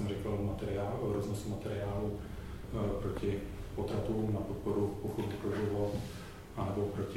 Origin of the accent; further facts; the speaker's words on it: Prague, Czechia; jakož jsem rodilý Pražák